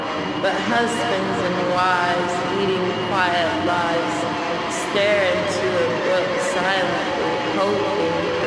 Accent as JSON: {"language": "English", "town": "Olympia", "region": "Washington", "country": "United States", "tie": "born or raised there", "also_born_or_lived": "Seattle / Lacey", "said": "I was born in Seattle, moved to Lacey when I was like third grade, and then moved to Olympia like at the beginning of high school."}